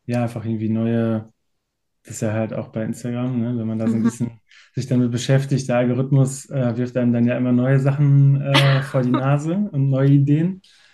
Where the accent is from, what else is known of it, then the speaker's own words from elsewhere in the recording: North Rhine-Westphalia, Germany; bin aus dem Sauerland. Daher kennen wir uns ja auch so ein bisschen aus der Ecke. Bin 34 Jahre alt.